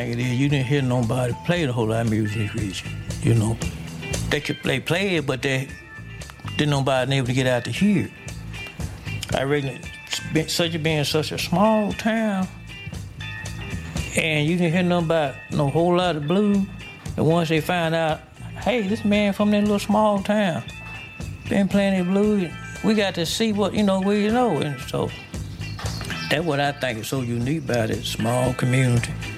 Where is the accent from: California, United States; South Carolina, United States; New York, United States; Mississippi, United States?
Mississippi, United States; Duck Hill; I was born here in Duck Hill, but I raised out in the country, right there, east of Duck Hill. A little community called Swept. That's where I'm from all my life, but I was born in Duck Hill.